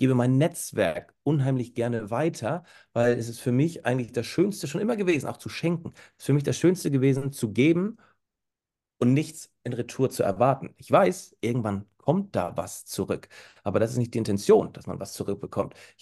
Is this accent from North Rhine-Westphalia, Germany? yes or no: no; Husum, Schleswig-Holstein, Germany; Und Husum ist eben eine davon. Das ist meine Heimatstadt.